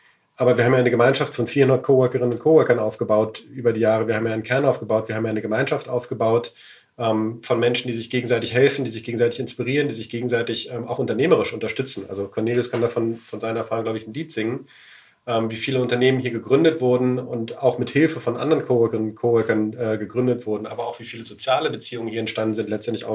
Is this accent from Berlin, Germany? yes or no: yes; Berlin, Germany; meine Heimatstadt Berlin ist auch eine geile Stadt.